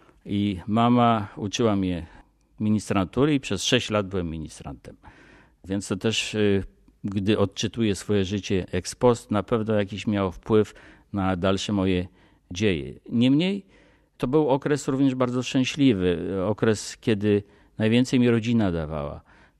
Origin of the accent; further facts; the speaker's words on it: Greater Poland Voivodeship, Poland; also born or lived in Pruszków, Poland; Najwcześniejsze dzieciństwo spędziłem w Wielkopolsce u babci, w pobliżu Śremu. Później mieszkaliśmy pod Warszawą, w domu mojego stryja, w parafii Żbikowskiej, na przedmieściach Pruszkowa.